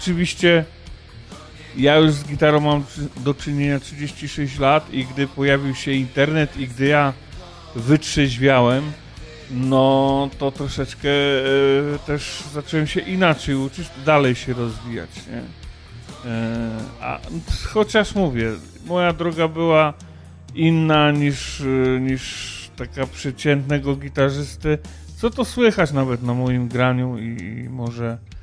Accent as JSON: {"language": "Polish", "town": "Darłowo", "region": "West Pomeranian Voivodeship", "country": "Poland", "said": "Ja pochodzę z małego miasteczka, Darłowo, i w latach 80. nie miałem od kogo się uczyć za bardzo tam."}